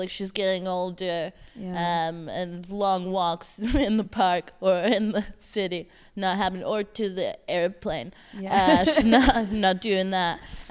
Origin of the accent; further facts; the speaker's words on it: Texas, United States; now in London, United Kingdom; Because I'm from Texas. I'm currently not in Texas.